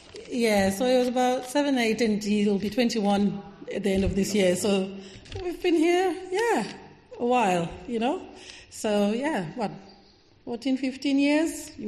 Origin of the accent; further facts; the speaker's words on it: Zimbabwe; So we're originally from Zimbabwe